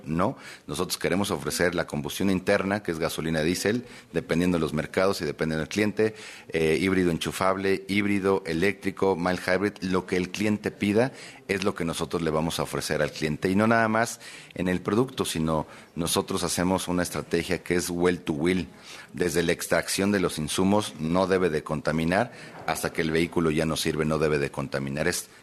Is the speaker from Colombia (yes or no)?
no; Mexico